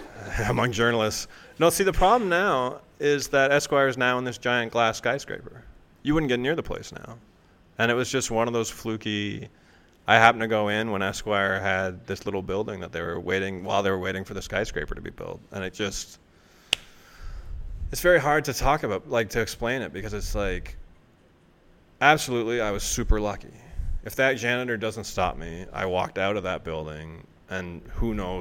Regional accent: Toronto, Ontario, Canada; now in New York, United States; I'm a writer from Toronto, and I'd really love to meet you

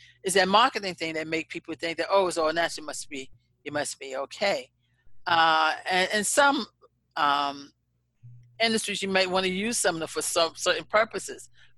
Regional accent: Savannah, Georgia, United States; because that's the way I grew up in Savannah.

